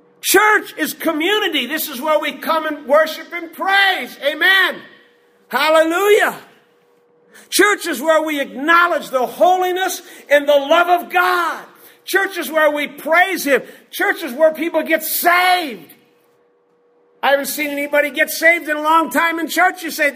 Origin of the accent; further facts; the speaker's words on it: Midwest, United States; Or a refrigerator, excuse me, I'm from the Midwest, okay?